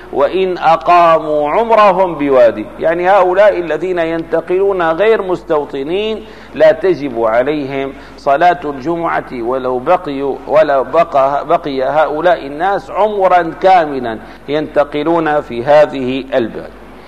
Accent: Damascus, Damascus Governorate, Syria; أنا من أهل دمشق

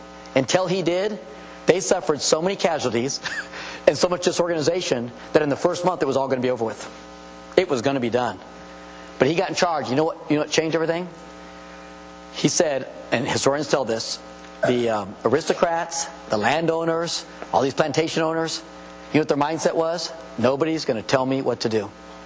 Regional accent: San Diego, California, United States; By the way, I grew up in San Diego, California, and we had a military ministry.

